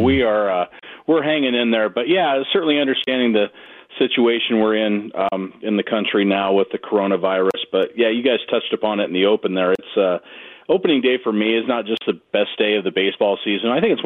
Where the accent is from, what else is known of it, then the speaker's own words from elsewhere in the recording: Gig Harbor, Washington, United States; You know, I grew up in Gig Harbor outside of Tacoma, so I got a chance to go to a lot of games in the Kingdome as a kid.